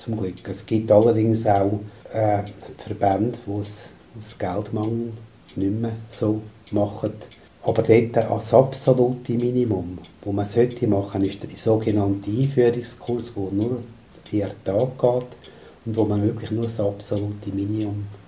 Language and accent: German; Glarus, Switzerland; also eben als Glarner habe ich natürlich zwei Glarner-Referenten mit kennen, überzeugen und gewinnen.